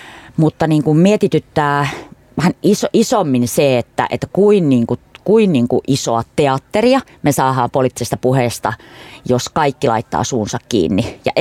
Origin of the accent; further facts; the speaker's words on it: Kuusamo, North Ostrobothnia, Finland; meillä Kuusamossa, mä oon Kuusamosta kotoisin